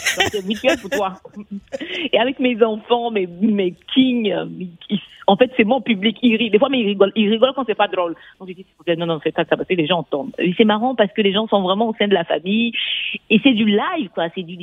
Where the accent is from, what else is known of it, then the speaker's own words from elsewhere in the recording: Côte d’Ivoire; now in France; Bon, moi, j'ai grandi en Côte d'Ivoire